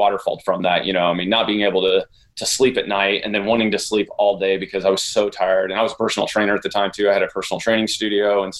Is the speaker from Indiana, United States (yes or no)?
yes; Indiana, United States; now in Nashville, United States; I grew up in Indiana. I'm a fellow Hoosier as well. And I moved to Nashville through a series of events, playing music, went to school for music, wanted to be a professional rock star.